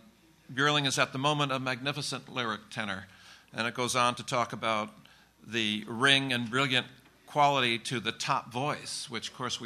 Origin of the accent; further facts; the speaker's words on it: Springfield, Massachusetts, United States; concert in Springfield, Massachusetts, which is his American concert debut is in the flesh. That's my hometown